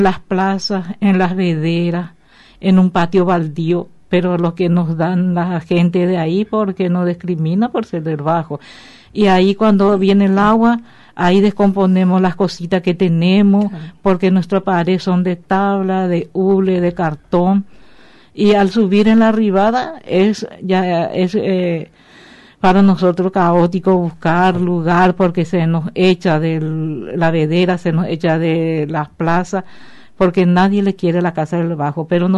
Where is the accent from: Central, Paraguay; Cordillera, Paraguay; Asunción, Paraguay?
Asunción, Paraguay; vengo de Paraguay, Bañado Sur, y el Bañado es una zona inundable.